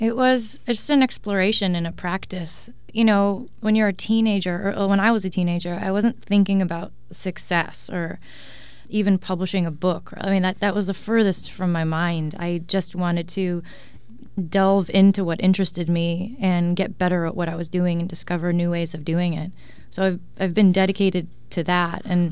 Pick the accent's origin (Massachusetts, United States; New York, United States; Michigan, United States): Massachusetts, United States; Newton; mother ended up getting a job teaching violin in Boston, which is how we ended up in Boston, and I grew up in Newton, Mass.